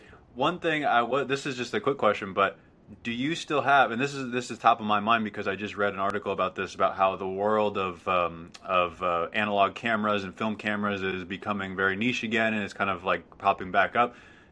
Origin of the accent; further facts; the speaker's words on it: Reno, Nevada, United States; I was thinking back to my experience growing up in Reno